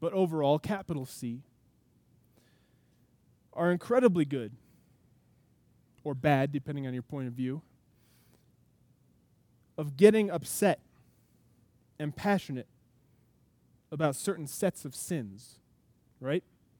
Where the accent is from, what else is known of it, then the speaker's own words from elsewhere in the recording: United States; And I understand. I am an American male, so I understand.